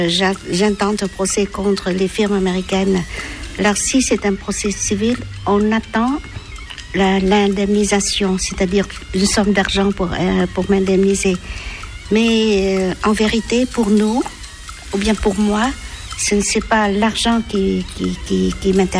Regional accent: Vietnam; French is a second language; je suis devenue combattante parce que je suis vietnamienne aussi.

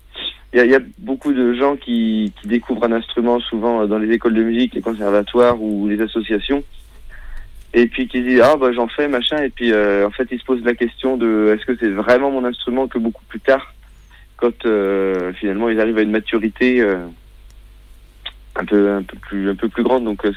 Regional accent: Saint-Nazaire, Pays de la Loire, France; Nous, on a grandi à Saint-Nazaire en Loire-Atlantique, là à côté de Nantes

